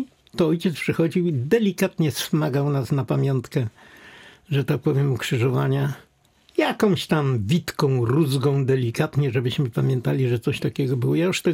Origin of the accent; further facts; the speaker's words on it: Greater Poland Voivodeship, Poland; U mnie w Wielkopolsce też jak na południu zaczną mówić po swojemu, to trzeba się mocno wsłuchiwać